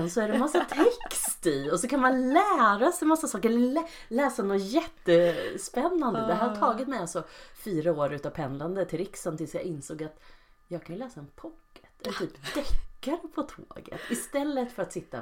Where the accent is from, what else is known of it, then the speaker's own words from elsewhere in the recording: Bålsta, Uppsala County, Sweden; Bålsta, som ligger Enköping, alltså Uppland.